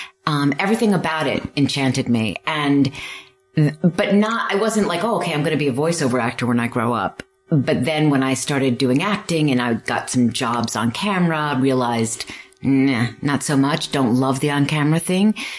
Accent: Providence, Rhode Island, United States; Born and raised in New England, and used to do radio spots for my dad's business. He had a retail store in Rhode Island

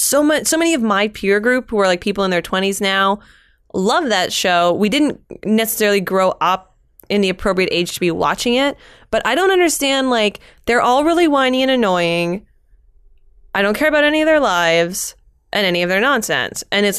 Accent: Canada; Well, that means we'll have to be nice at each other because we're both Canadian.

